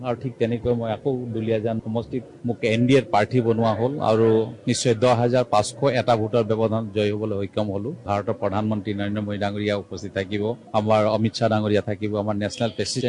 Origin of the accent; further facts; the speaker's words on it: Assam, India; মই নিজকে এজন অসমীয়া হিচাপে পৰিচয় দি ভাল পাওঁ আৰু মই এজন অসমীয়া হিচাপে সকলো জাতি জনগোষ্ঠীৰ কাৰণে কাম কৰিম।